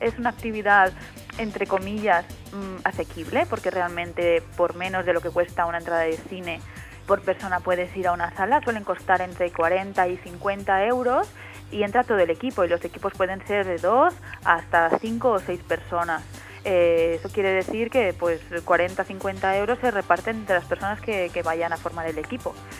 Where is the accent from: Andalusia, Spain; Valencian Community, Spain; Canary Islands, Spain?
Valencian Community, Spain; Valencia; lo próximo nos gustaría hacer una especie de viajecito a Valencia, que es mi tierra